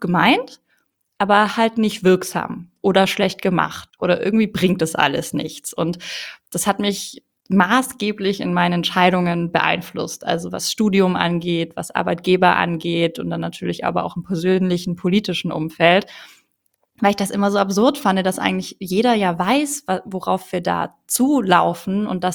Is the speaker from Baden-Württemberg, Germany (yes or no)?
yes; Ulm, Baden-Württemberg, Germany; ich komme aus Ulm, aus einem schwäbischen Haushalt